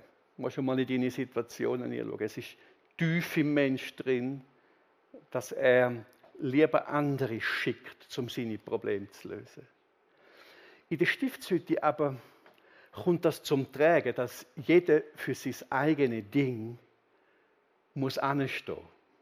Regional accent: Switzerland; Da sind wir uns wahrscheinlich als Schweizer noch eher gewöhnt

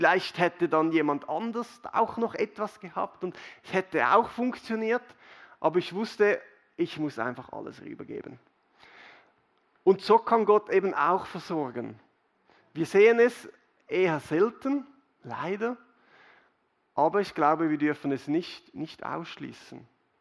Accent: Switzerland; Ich bin in der Schweiz aufgewachsen, ich konnte eine Ausbildung machen, ich kann arbeiten gehen

